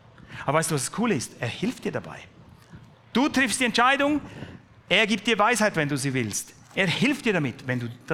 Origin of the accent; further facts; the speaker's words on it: Switzerland; weil einfach eine andere Perspektive kommt, die ich als Schweizer nicht habe.